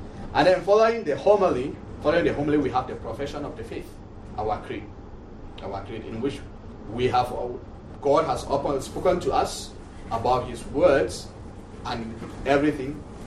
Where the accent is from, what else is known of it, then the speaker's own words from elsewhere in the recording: Cameroon; English is a second language; moved away; when I came from Cameroon and I was at Mount St. Mary's, most of the seminarians will invite me